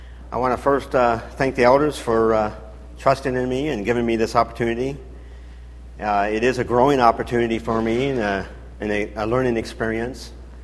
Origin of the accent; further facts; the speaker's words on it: Ohio, United States; And I'm from Ohio, and she's from Michigan, but we got southern roots, so I always call myself a Midwesterner with southern roots.